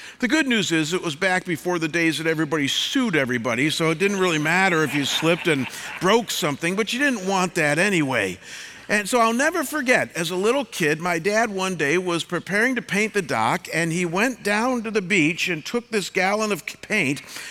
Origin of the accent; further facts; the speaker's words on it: Midwest, United States; So when I was growing up in the Midwest, my grandmother had a small rustic cabin in northern Michigan on a beautiful inland lake.